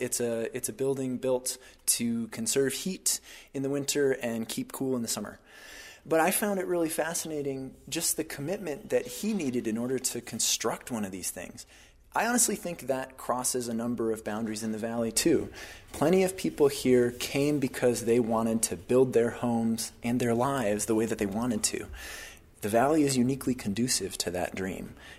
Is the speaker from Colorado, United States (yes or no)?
yes; Lafayette, Colorado, United States; I see echoes of the place I grew up, which is the Front Range. I grew up in Lafayette, Colorado.